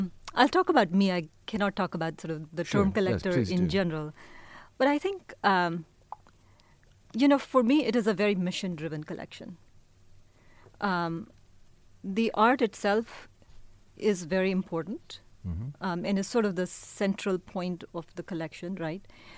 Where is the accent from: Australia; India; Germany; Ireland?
India; now in San Francisco Bay Area, United States; In that I'm Indian, but I also think of the Bay Area as home.